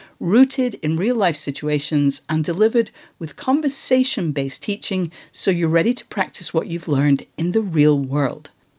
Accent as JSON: {"language": "English", "country": "United States", "lives_now": "United Kingdom", "said": "So I do live in Britain, but I still work in America, and I'm American very much in my work habits."}